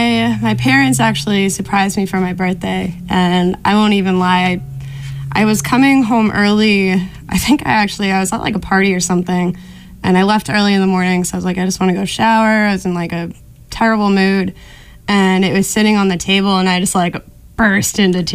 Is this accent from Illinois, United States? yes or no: no; Marshfield, Massachusetts, United States; I'm from Marshfield, so it's Irish Riviera.